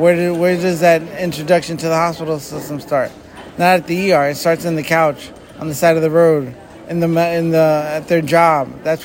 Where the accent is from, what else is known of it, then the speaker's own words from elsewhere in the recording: Easton, Pennsylvania, United States; I come from Easton, Pennsylvania.